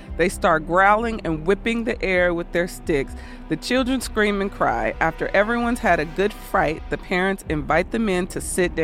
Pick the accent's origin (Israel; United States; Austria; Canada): Austria; I'm originally from Austria, and I spent many years as a child being chased around town by Krampus.